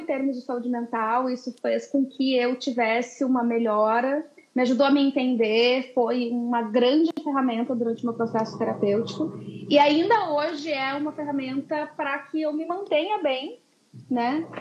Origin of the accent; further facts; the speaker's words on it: Porto Alegre, Rio Grande do Sul, Brazil; now in Netherlands; Eu sou de Porto Alegre e vim morar na Holanda, onde eu estou faz 5 anos, quase 6 anos.